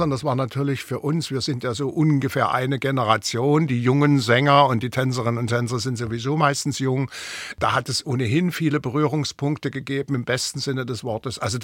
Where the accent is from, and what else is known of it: Dresden, Saxony, Germany; born or raised there